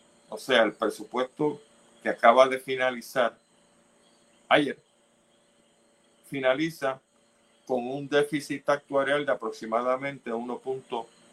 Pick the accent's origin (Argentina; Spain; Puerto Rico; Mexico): Puerto Rico; le competen a ustedes como buenos puertorriqueños para la supervivencia suya, de su familia y por supuesto de nuestra nación